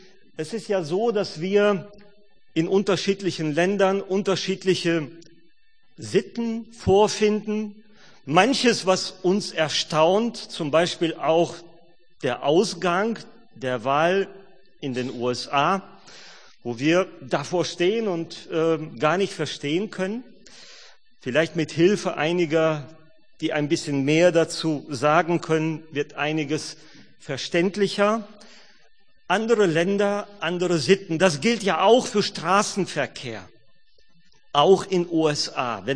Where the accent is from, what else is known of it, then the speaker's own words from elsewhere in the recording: North Rhine-Westphalia, Germany; ich komme aus der Baptistengemeinde in Herne. Ich bin sozusagen ein Grenzgänger, komme aus Westfalen.